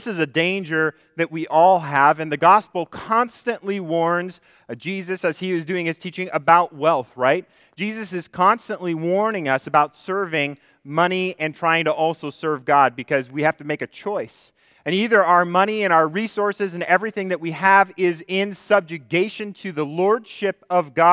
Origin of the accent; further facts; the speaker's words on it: California, United States; You know, my home state, I'm wondering when there's just going to be enough people